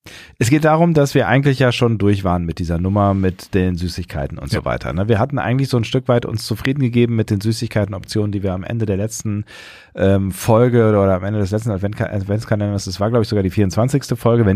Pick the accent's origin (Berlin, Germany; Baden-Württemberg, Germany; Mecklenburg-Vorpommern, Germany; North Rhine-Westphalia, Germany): North Rhine-Westphalia, Germany; Aachen; Schöne Grüße in meine alte Heimat.